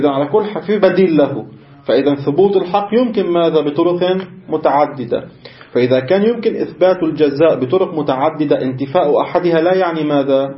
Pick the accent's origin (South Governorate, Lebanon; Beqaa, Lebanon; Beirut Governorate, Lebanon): Beirut Governorate, Lebanon; Beirut; لا أقل عندنا ببيروت قطعا